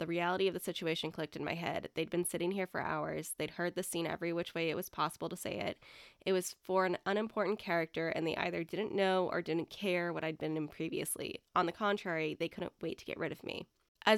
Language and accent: English; England, United Kingdom; from England.